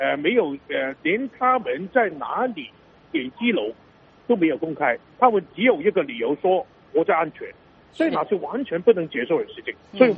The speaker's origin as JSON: {"language": "Chinese", "country": "Hong Kong", "said": "我们香港"}